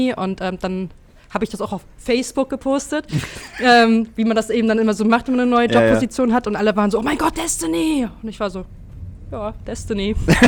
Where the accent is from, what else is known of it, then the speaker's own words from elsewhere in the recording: Bavaria, Germany; moved away; Ich komme vom kleinen Dorf aus der Ecke Würzburg, also im schönen Unterfranken. Ja, hab 2013 den Absprung geschafft und bin erstmal nach Hamburg gezogen.